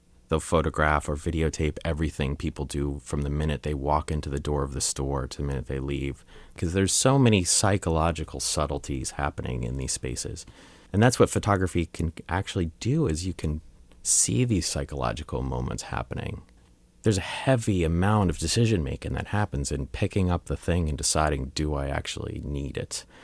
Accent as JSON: {"language": "English", "region": "New York", "country": "United States", "tie": "born or raised there", "said": "I grew up in Long Island, New York"}